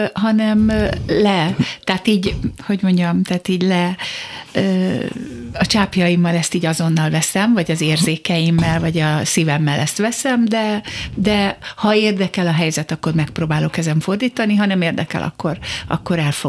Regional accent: Budapest, Hungary; az én osztályfőnököm módszeresen dolgozott ellenem, mint pesti lány ellen.

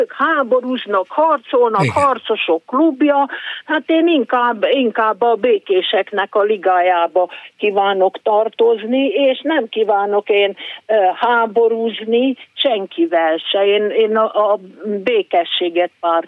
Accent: Hungary; de azért magyarok vagyunk valamennyien, és egy nép vagyunk, egy ország vagyunk

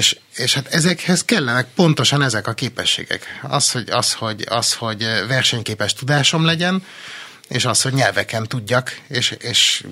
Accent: Budapest, Hungary; mert én meg 13. kerületi budapestiként látom ezt első kézből

